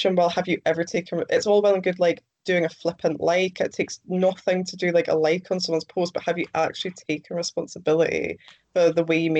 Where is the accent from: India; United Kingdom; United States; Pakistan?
United Kingdom; I'm just me, you know, I'm British.